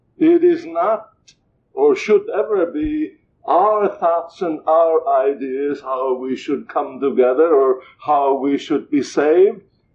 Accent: Estonia; moved away; we had a privilege of visiting my home country, Estonia, last year, after 46 years of absence

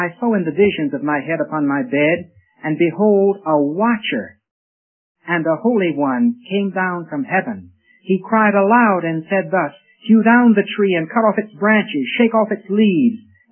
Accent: the South, United States; Concerning, let's say this, being a Southerner, my mother taught me about blacks and whites.

